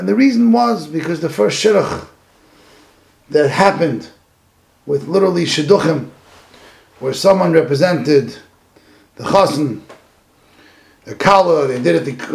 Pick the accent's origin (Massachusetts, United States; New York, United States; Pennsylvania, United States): New York, United States; Flatbush; When I was growing up in Flatbush